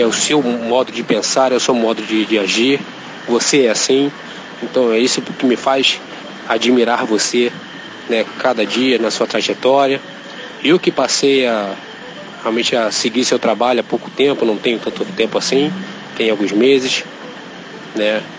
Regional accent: Rio de Janeiro, Brazil; Tenho 34 anos. Sou do Rio de Janeiro.

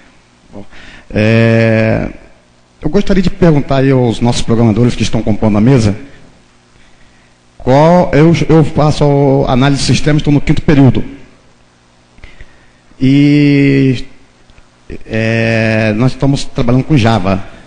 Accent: Campos dos Goytacazes, Rio de Janeiro, Brazil; sou lá de Campos dos Goytacazes.

